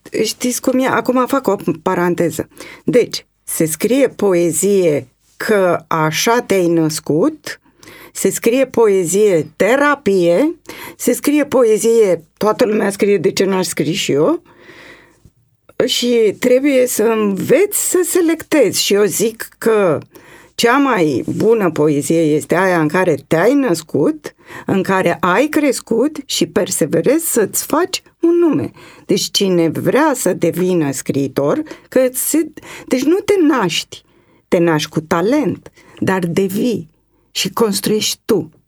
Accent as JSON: {"language": "Romanian", "country": "Romania", "said": "să am o carte corectă din punct de vedere literar și al limbii române. Pentru că suntem"}